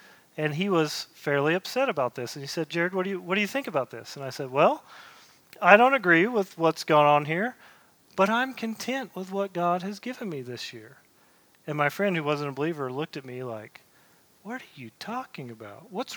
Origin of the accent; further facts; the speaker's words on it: East Coast, United States; I was building a hospital in California, and I come from the East Coast